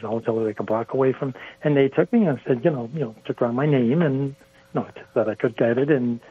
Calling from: Saint Petersburg, Russia; calling from St. Petersburg, Russia.

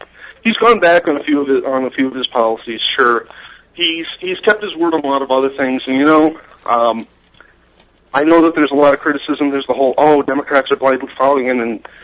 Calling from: Iowa, United States

